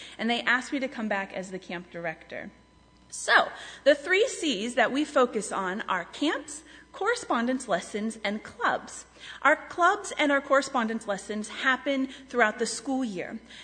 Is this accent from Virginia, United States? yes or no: no; Pennsylvania, United States; now in Florida, United States; I moved down to Florida in 2021 and joined Camp Gilead in that year. But I am from Pennsylvania, so calling this Christmas is kind of weird to me.